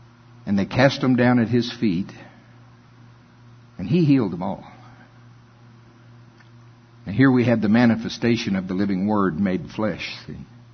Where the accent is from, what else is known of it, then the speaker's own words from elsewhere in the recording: United States; Because I'm from Pottawatomie County.